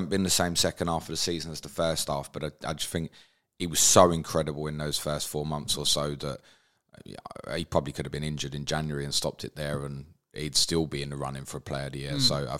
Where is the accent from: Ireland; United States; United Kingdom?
United Kingdom; England; That's okay, we're English.